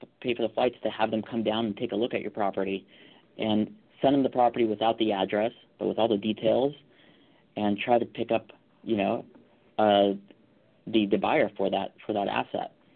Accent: Calabasas, California, United States; So I grew up in the Calabasas area and right out of high school, I knew I wanted to get into real estate.

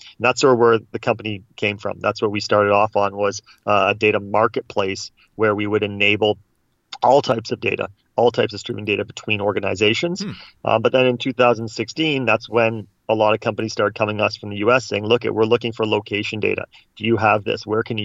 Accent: Toronto, Ontario, Canada; I'm a Canadian, you might tell from my accent throughout the conversation. I grew up in Toronto

